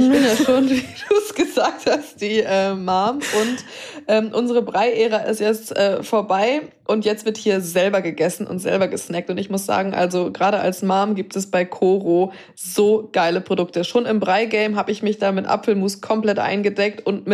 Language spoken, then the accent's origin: German; Baden-Württemberg, Germany; born there; ich bin ja im Schwarzwald geboren und wir sind ganz lange dann noch immer in den Ferien dahin gefahren